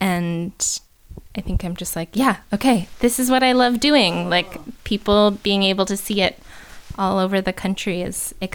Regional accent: Los Angeles, California, United States; figuring out its relationship to like my hometown of Los Angeles

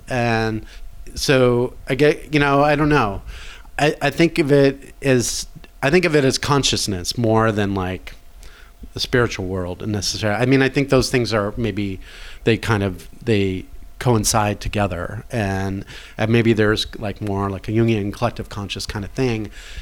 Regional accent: Irvine, California, United States; Orange County, Irvine. I grew up in Irvine, California.

